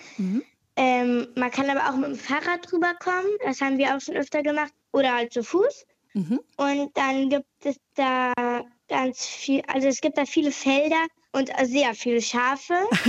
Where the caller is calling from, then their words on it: Kiel, Schleswig-Holstein, Germany; Ich bin 10 Jahre alt und komme aus Kiel.